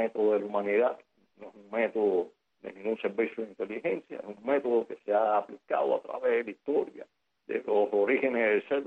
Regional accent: Cuba; nosotros como cubanos

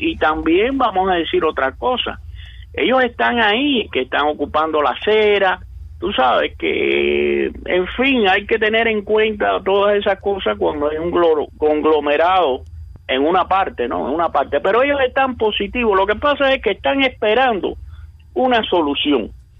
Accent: Cuba; moved away; Yo al menos, que salí en diciembre del 79 de Cuba

